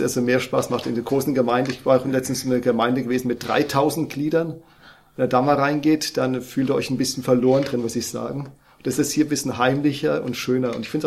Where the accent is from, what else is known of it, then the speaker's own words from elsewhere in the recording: Schweinfurt, Bavaria, Germany; weil ich komme aus Schweinfurt.